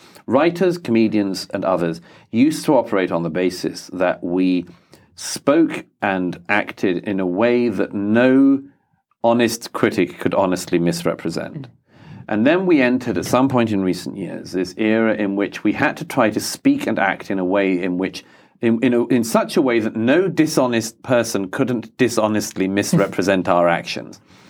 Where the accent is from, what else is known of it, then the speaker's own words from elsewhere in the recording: London, United Kingdom; I grew up in London in the 80s, and London was already very diverse.